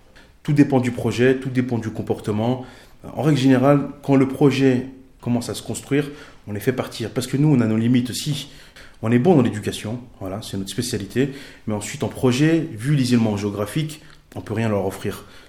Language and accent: French; Lyon, Auvergne-Rhône-Alpes, France; Je viens des banlieues populaires de Lyon. Et j'ai toujours baigné dans ça.